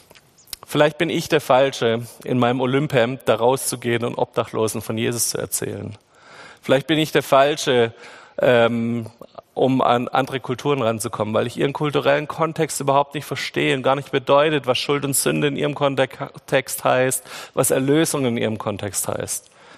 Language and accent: German; Baden-Württemberg, Germany; der ist doch viel zu emotional als für mich als Schwabe